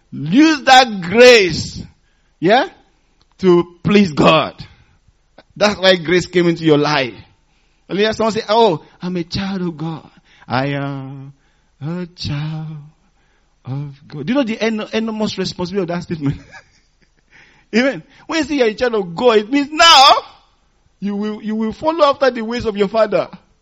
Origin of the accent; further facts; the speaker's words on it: Nigeria; when I was growing up in Nigeria, I never saw trees shed their leaves in autumn.